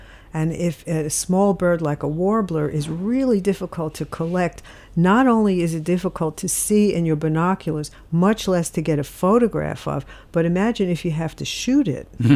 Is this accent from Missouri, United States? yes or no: no; New York City, New York, United States; I grew up and born in New York and lived all my life there